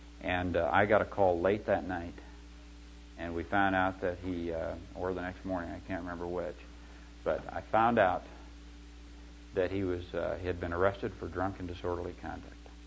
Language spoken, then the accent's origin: English; Iowa, United States; Back in my hometown where there is only one church, that little one, you know, one in Iowa, one church, they've had a revival.